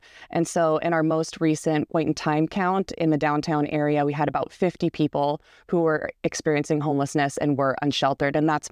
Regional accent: Sioux Falls, South Dakota, United States; now in Fargo, United States; So I grew up mostly in Sioux Falls and moved up to Fargo about 13 years ago.

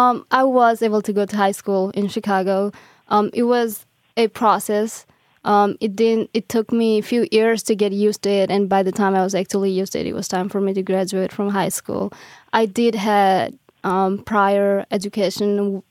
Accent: Nepal; now in United States; I was born and raised in Nepal in the camp.

